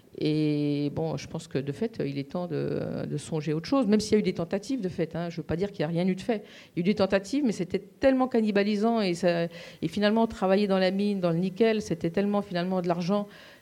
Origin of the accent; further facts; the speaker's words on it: East, France; J'ai coutume de dire que c'est le département de la Meuse parce que je suis originaire de l'Est.